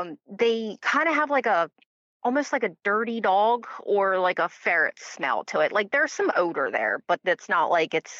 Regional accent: Pennsylvania, United States; So, Pennsylvania.

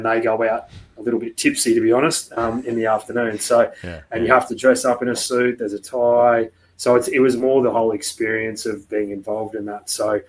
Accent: Australia; especially as an Aussie

